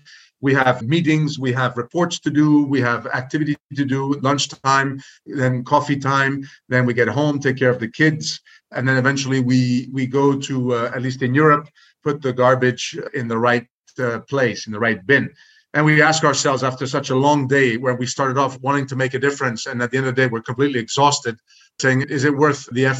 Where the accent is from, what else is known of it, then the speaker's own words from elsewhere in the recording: New York, United States; born there; I was born in New York of a French mother, a Hungarian father. I, in that sense, consider myself a French-Hungarian. However, obviously, having been born in the United States